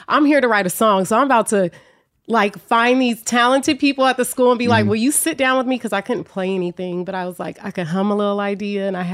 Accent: Oakland, California, United States; also born or lived in Berkeley; And I was born in Oakland, but I grew up in Berkeley and Oakland.

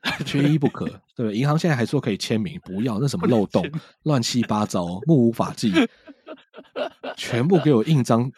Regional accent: Taiwan; 我们台湾这边就有一个 best practice

